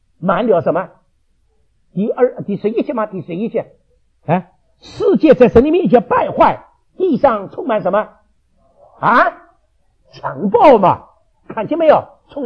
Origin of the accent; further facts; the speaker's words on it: China; 我们中国人最会做生意的嘛